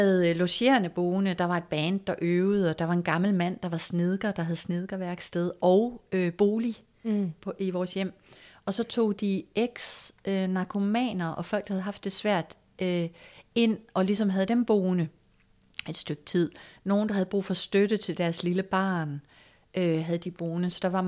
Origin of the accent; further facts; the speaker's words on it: North Denmark Region, Denmark; Jeg kommer fra Nordjylland, hvor jeg er født og opvokset på en firlænget gård.